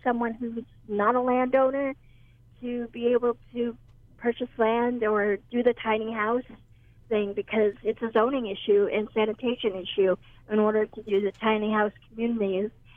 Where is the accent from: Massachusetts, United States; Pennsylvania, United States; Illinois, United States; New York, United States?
Massachusetts, United States; Boston; moved away as an adult; now in Hawaii, United States; Well, I've lived here 3.5 years, and I came from Boston